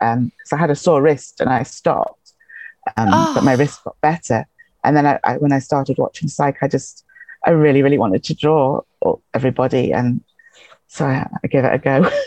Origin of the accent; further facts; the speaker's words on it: England, United Kingdom; born there; accent: English; I live in Scotland. I was born in England, so it's an English accent.